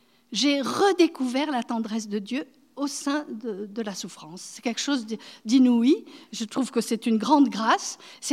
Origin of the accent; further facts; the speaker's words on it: France; Et nous, en tant que Français, ça nous a beaucoup touchés